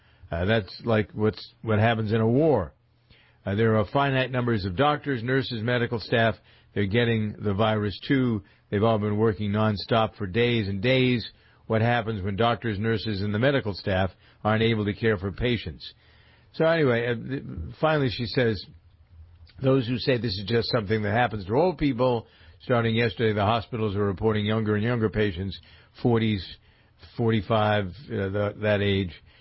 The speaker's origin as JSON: {"language": "English", "town": "Framingham", "region": "Massachusetts", "country": "United States", "tie": "born or raised there"}